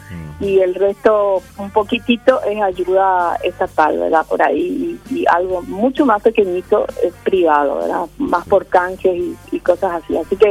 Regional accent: Paraguay; Pero el resto somos todos paraguayos, producción absolutamente nacional.

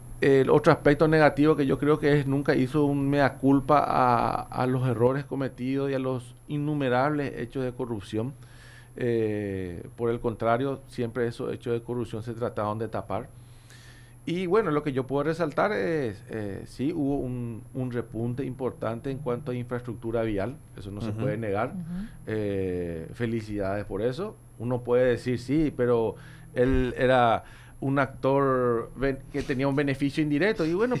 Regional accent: Paraguay

